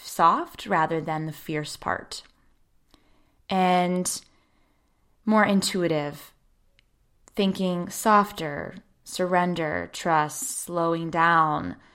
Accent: Pittsburgh, Pennsylvania, United States; if you, in fact, are from my hometown of Pittsburgh

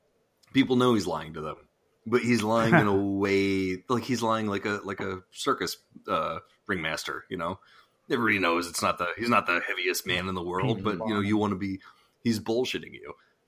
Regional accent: Midwest, United States; I grew up in the Midwest.

